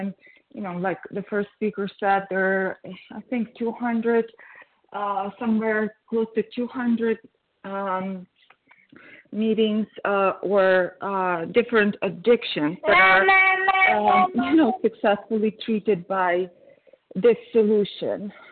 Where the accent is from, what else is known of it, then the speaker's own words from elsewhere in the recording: Connecticut, United States; Connecticut, sorry.